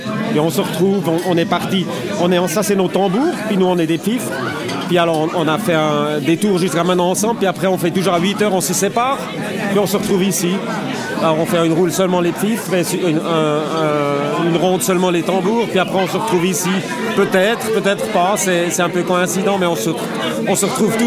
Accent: Basel, Basel-Stadt, Switzerland; also born or lived in Venezuela / Vevey; Mais je suis suisse allemand, donc je suis saint-gallois en principe. Mais j'ai grandi à Bâle, puis ouais.

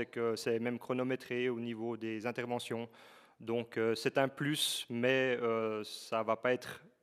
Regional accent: Jura, Switzerland; chez nous en Ajoie.

